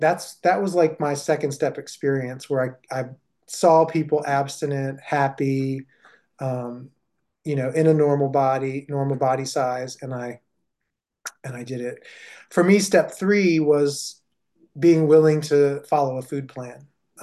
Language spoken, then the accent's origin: English; Washington, District of Columbia, United States; I'm from Washington, D.C., and I went up to New York for the weekend for a conference.